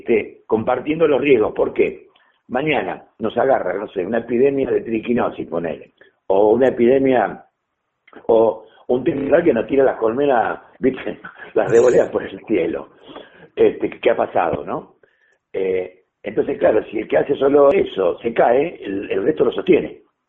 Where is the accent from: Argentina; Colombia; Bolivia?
Argentina; San Luis; yo me crié en San Luis, en chiquito, ¿viste?